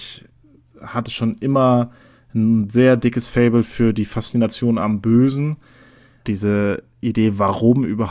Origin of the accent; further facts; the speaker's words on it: Neuruppin, Brandenburg, Germany; born there; Also geboren bin ich in Neuruppin. Das kennen vielleicht einige von den Feuerlöschern oder von dem einen KZ-Song. Grundsätzlich in der Nähe von Berlin. Meine Familie kommt ursprünglich aus West-Berlin.